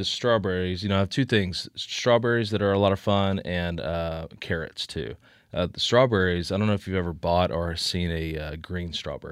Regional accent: Georgia, United States; I'm from Georgia. I'm a little biased about the peaches

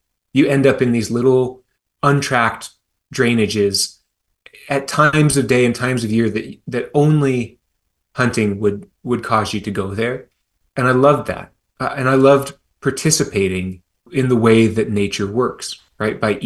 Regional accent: Seattle, Washington, United States; I was raised in Seattle, as I said, by a conscientious objector.

